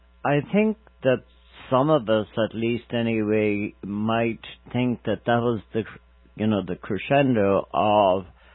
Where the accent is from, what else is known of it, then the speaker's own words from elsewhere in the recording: Connacht, Ireland; moved away; when I came from Ireland myself in 1959, I had a bit of shock value because I did not realize in leaving Ireland that, in fact, you know, and being from Mayo, being from the west of Ireland